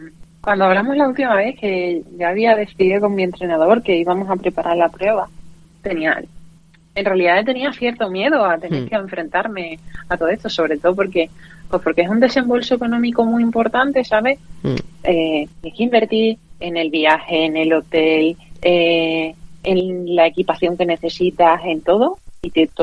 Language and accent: Spanish; Montilla, Andalusia, Spain; yo cuando preguntan yo siempre digo que soy de Montilla.